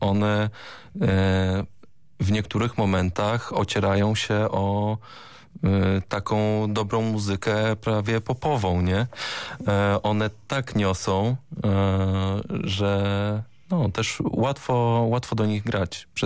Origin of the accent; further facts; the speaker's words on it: Bełchatów, Łódź Voivodeship, Poland; now in Goleniów, Poland; Jestem oryginalnie z Bełchatowa, większego miasta